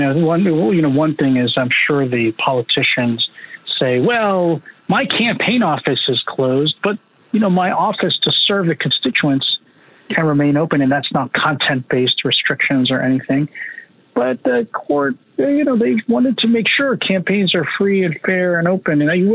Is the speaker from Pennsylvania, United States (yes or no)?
yes; Pennsylvania, United States; I didn't know Danny DeVito moved to Pennsylvania and was running my home state